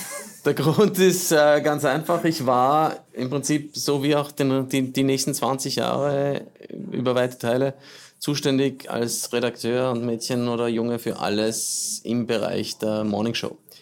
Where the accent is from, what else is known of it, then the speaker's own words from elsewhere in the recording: Eastern Austria, Austria; Genau, aber ich bin aus dem Osten Österreichs.